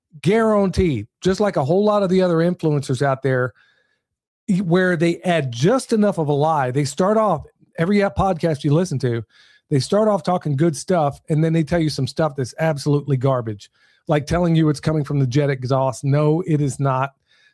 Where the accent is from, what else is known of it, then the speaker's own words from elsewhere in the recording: Oklahoma City, Oklahoma, United States; because I grew up in Oklahoma City. I graduated from U.S. Grant High School in 89.